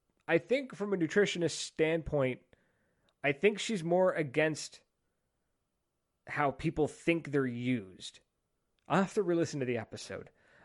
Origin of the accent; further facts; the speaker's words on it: Canada; I'm a Canadian. I can barely skate.